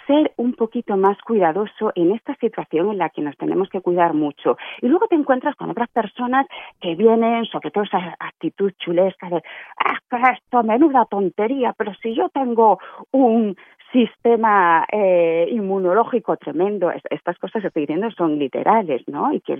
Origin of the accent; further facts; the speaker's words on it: Almería, Andalusia, Spain; yo soy de Almería